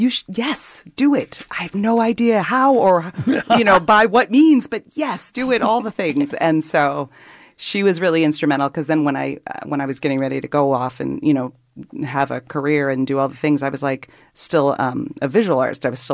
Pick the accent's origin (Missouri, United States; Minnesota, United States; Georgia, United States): Missouri, United States; St. Louis; born there; I was born in St. Louis, Missouri. And then I left there, went down to New Orleans, to Loyola, New Orleans